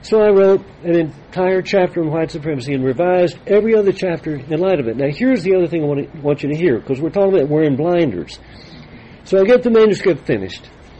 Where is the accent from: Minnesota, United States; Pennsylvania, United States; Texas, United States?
Texas, United States; So I talked about how these myths had shaped me growing up in West Texas.